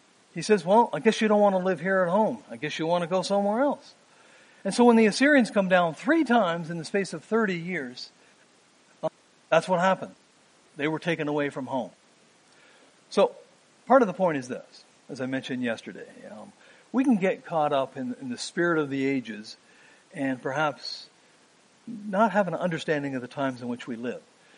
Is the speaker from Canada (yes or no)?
yes; Canada; I'm from Canada.